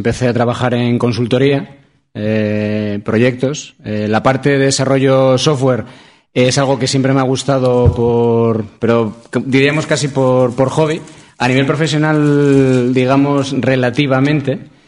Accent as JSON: {"language": "Spanish", "town": "Irún", "region": "Basque Country", "country": "Spain", "also_born_or_lived": "Bilbao / Vitoria", "lives_now": "Logroño, Spain", "said": "Soy de Irún."}